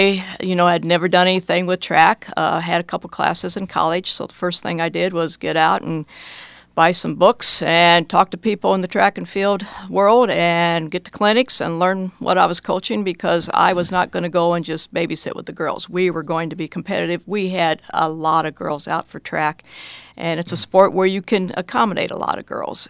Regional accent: Raymond, United States; I grew up in Raymond, went to school at Raymond, and as Fran and Carol related to, we had nothing. We did not even have GAA in Raymond.

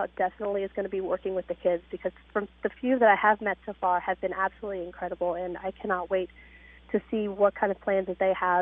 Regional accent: Carlinville, Illinois, United States; I am from Carlinville.

